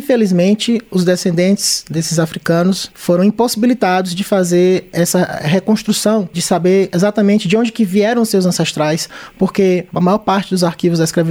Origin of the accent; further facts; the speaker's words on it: João Pessoa, Paraíba, Brazil; Mas dos meus 6 aos 20 anos, eu cresci em João Pessoa, e toda a minha formação foi lá